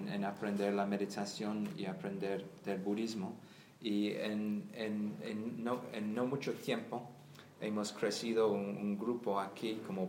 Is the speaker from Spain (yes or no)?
no; England, United Kingdom; Spanish is a second language; now in Cuernavaca, Mexico; soy inglés. A veces me siento un poco nervioso cuando hablo en español. Pero sí, me ordené como hace bastantes años y llegué a México hace un año y medio.